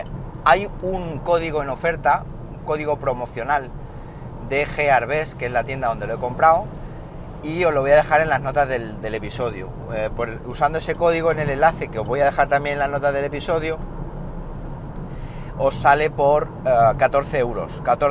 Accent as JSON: {"language": "Spanish", "town": "Siles", "region": "Andalusia", "country": "Spain", "said": "Soy de Siles, no soy de Linares."}